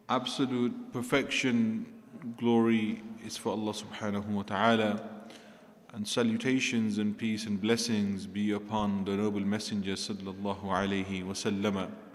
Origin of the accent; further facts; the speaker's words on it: Redditch, West Midlands, United Kingdom; from yesterday's event that took place in my hometown in Redditch.